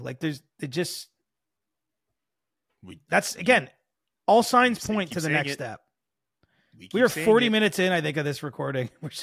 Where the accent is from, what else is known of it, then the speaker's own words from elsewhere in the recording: Cobourg, Ontario, Canada; It's funny now because so many of my buddies that I grew up with in Cobourg live in Port Hope.